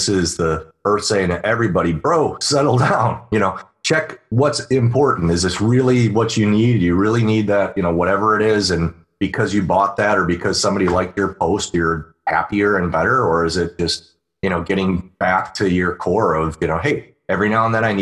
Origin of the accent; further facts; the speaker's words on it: United States; It's funny because I grew up on Lake Michigan and I'm not a big fan of Lake Michigan.